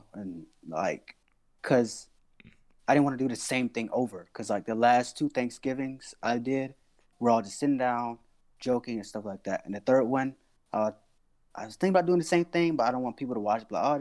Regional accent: Georgia, United States; Yeah, well, that's like my hometown, so of course I'm end up going there, so.

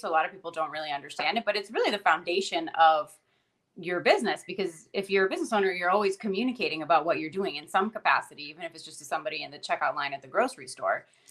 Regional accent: Miami, Florida, United States; I am Cuban American. I'm from Miami, and I'm a copywriter and a marketing consultant.

